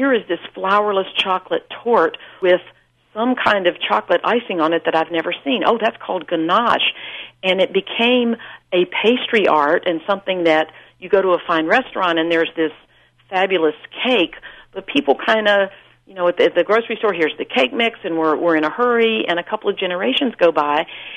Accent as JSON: {"language": "English", "region": "North Carolina", "country": "United States", "tie": "born or raised there", "said": "I grew up in North Carolina. My grandmother had a dairy farm and loved to cook"}